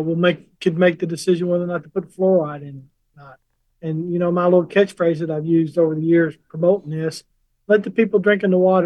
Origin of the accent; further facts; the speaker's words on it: Kentucky, United States; I grew up in Kentucky and middle class. I drank fluoridated water my entire life.